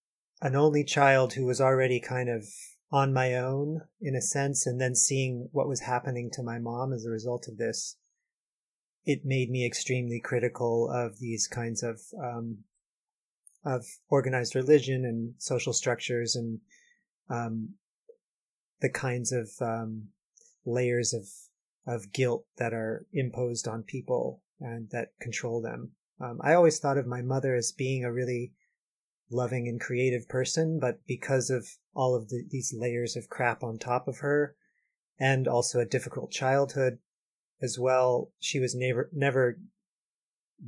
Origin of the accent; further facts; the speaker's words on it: Los Angeles, California, United States; I grew up in Los Angeles as an only child, and I think that and my mother was quite poor